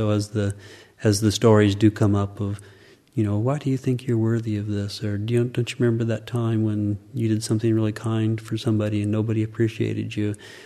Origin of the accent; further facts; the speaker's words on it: Wabash, Indiana, United States; I could be mentioning to people I was from Wabash in a very aggressive way of trying to make people feel uncomfortable